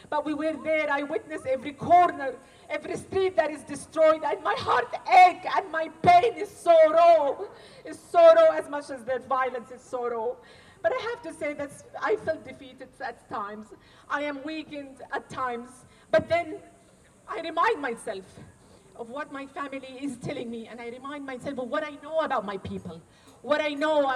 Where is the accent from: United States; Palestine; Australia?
Palestine; Gaza Strip; born and raised in the Gaza Strip, the beautiful Gaza Strip where my mother, my father, my sister and their family are right now